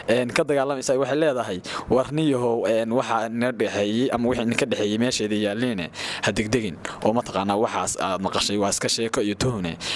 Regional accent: Binna, Bari, Somalia; Anigu waxaan dhashay 27-dii bishii afraad 1993. Waxaan ku dhashay deegaanka Binna, degmada Gumbax ee gobolka Bari. Waxbarashadaydii asaaskeedii degmada Gumbax baan ka qaatay.

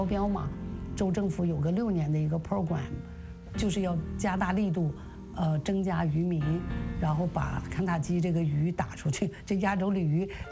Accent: China

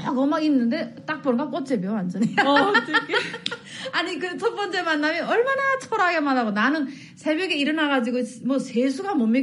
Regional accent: North Korea; 저는 북한에서 뭐 했고 어떻게 북한 탈북했고 그다음에 중국에서 어떻게 살았고

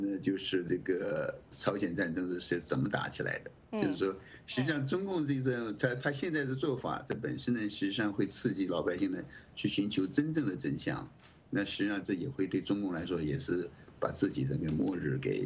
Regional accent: China; moved away as an adult; now in United States; 像我们很多我们这些从大陆出来到美国留学的人

